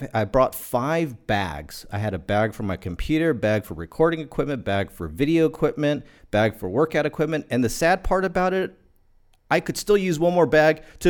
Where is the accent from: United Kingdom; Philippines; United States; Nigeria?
Philippines; Look, you know I'm Filipino. I'll do my karaoke stuff.